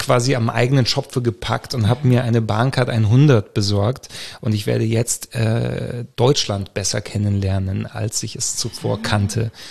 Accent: Rome, Lazio, Italy; moved away; also born or lived in South America; Also ich bin zum Beispiel in Rom aufgewachsen, in Italien. Und von dort ging es dann weiter nach Südamerika und dann der nächste Kontinent, der nächste.

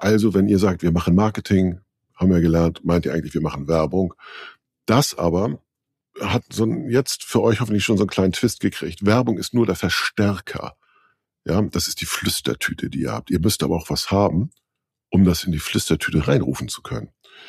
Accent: Northern Germany, Germany; Ich bin Norddeutscher und fertig ist der Lack.

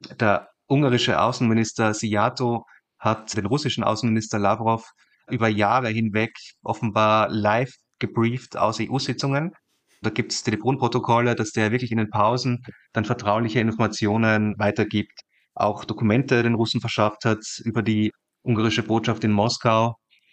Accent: Austria; also ich bin Österreicher, wie man hört

